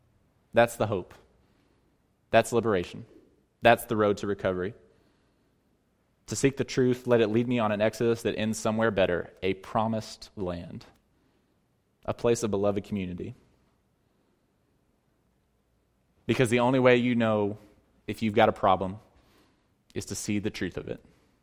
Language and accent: English; Texas, United States; where I grew up in Texas, racism was in the air, is in the water we drank.